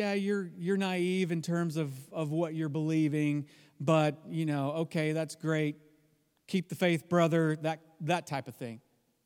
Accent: Texas, United States; Now, I grew up in Texas. Everyone believes that they believe. Everyone believes that they're Christian. There's churches on literally every corner.

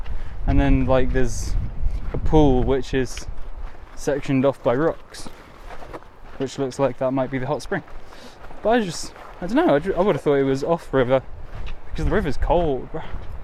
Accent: England, United Kingdom; There's so many naked people, and we're just English prudes, we don't know what to do.

